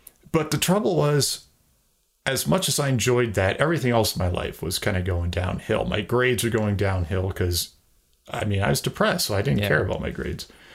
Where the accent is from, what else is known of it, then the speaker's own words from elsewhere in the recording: Massachusetts, United States; I grew up in Massachusetts, so I went to UMass Amherst, and I thought this is my chance to start over.